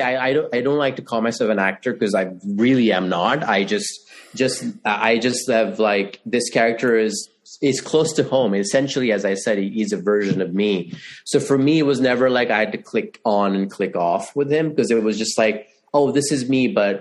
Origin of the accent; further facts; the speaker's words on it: India; I mean, as an Indian, I find very funny.